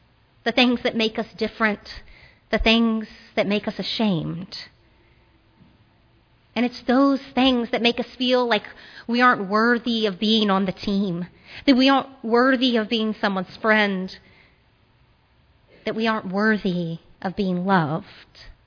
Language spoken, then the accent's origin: English; Shreveport, Louisiana, United States; Where I grew up in Shreveport